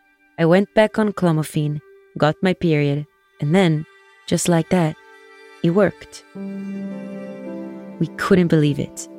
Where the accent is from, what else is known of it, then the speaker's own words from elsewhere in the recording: Nahariya, Northern District, Israel; Growing up in Nahariya, we had Katyusha rockets rain down on us pretty regularly.